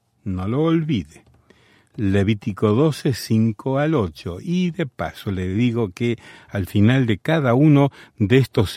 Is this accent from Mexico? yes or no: no; Las Tunas, Cuba; Pero cuando empecé a escucharlos en mi radio, en mi pueblo, en Las Tunas, era algo fantástico.